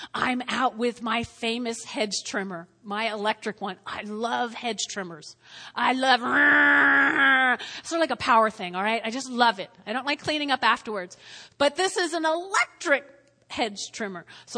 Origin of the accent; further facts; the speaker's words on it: New Jersey, United States; I'm from New Jersey. I can say things a little rough sometimes, okay?